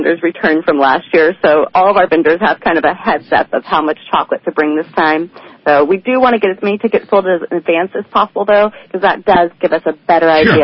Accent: Redding, California, United States; Yeah, my family's been here since the 1850s, I think.

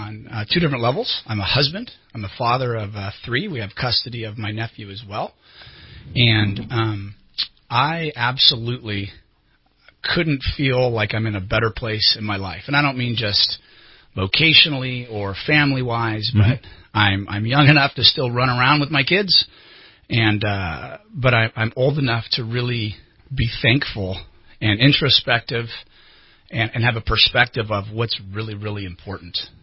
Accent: California, United States; also born or lived in Orange County; And I've lived in every single district in in Shasta County at some point.

